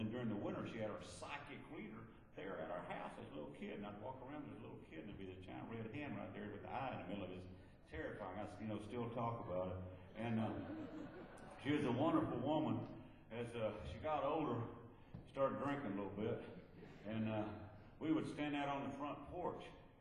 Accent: Hugo, Oklahoma, United States; also born or lived in Northeast Texas; I grew up in Northeast Texas and Southeast Oklahoma. I grew up outside Hugo, Oklahoma, in this little house.

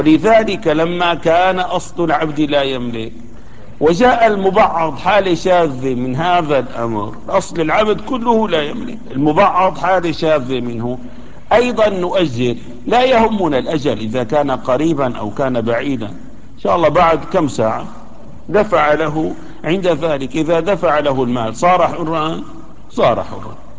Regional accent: Damascus, Damascus Governorate, Syria; مثلا عندنا في دمشق الان موجود هذا البلوك الاسمنتي او الفخاري

